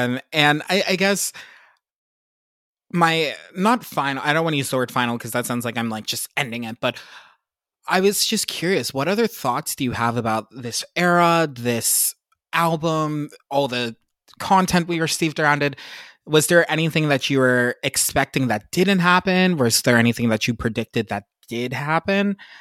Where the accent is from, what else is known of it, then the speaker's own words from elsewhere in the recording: Pennsylvania, United States; Like, I got my first Mexican food restaurant that was, like, authentic in my hometown in the suburbs of Pittsburgh in the 2010s.